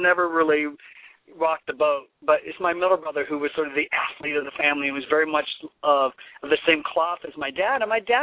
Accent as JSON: {"language": "English", "town": "Canton", "region": "Ohio", "country": "United States", "tie": "born or raised there", "said": "I grew up in the Midwest in the heartland, I suppose, in Canton, Ohio, and that's the Pro Football Hall of Fame city"}